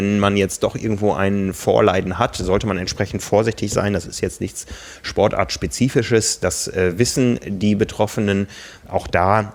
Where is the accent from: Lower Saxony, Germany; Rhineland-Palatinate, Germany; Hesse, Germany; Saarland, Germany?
Lower Saxony, Germany; Osnabrück; now in Hamburg, Germany; Also ich weiß aus meiner Heimatstadt Osnabrück, da war immer der 1. Mai, war Eröffnung.